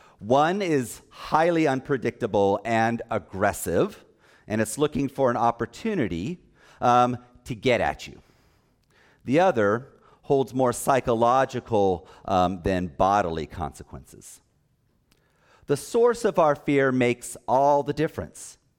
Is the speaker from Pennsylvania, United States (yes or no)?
no; California, United States; I grew up in Southern California, and 2 houses down from us, there was a dog